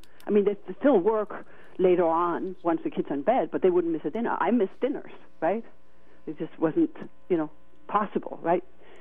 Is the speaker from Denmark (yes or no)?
yes; Copenhagen, Capital Region of Denmark, Denmark; English is a second language; I mean, you hear an accent probably in my language here. I'm Danish, right? So I was brought up in Copenhagen, you know, into my adulthood.